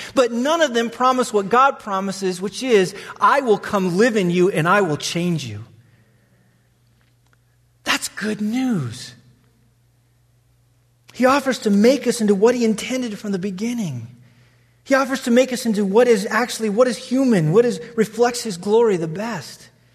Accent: Wyoming, United States; I grew up in Wyoming, bro.

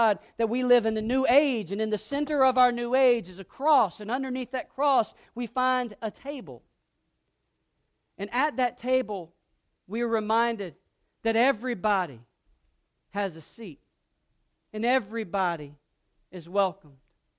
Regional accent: Georgia, United States; born there; because I was born in South Georgia, which is where I was born.

